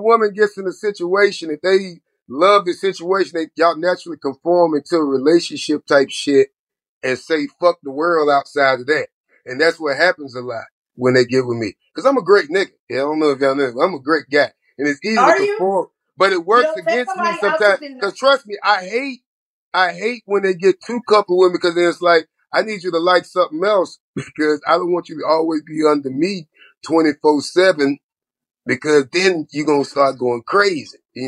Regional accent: Florida, United States; Like, I'm from Florida, and I lied and said I went to Morris Brown, but I didn't.

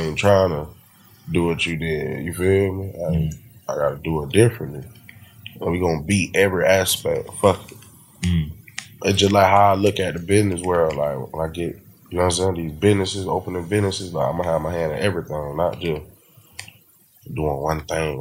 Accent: Port Salerno, Florida, United States; Yeah, I'm from Port Salerno.

